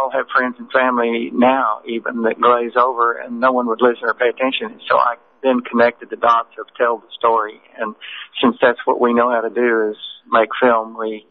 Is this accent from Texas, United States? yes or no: yes; Texas, United States; also born or lived in Los Angeles; We're from Texas, but we spent 22 years in the LA area. We lived in Malibu for a long time